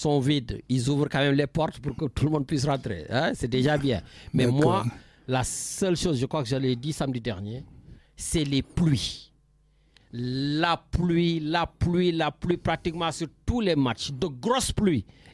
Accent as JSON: {"language": "French", "country": "Senegal", "said": "Voilà, je suis Sénégalais, mais je le reconnais"}